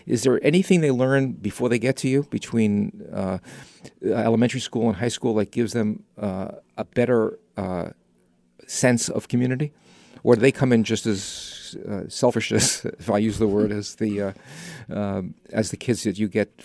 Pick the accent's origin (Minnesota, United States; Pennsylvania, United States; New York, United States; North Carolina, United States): New York, United States; Unfortunately, that wasn't true. I was from New York.